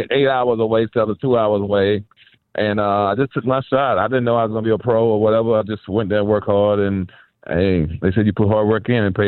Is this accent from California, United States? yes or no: no; Cleveland, Ohio, United States; So I went to, so when I was growing up in Cleveland, you know, inner city of Cleveland, it wasn't the greatest time growing up. That's when it was really rough back in the 70s and 80s.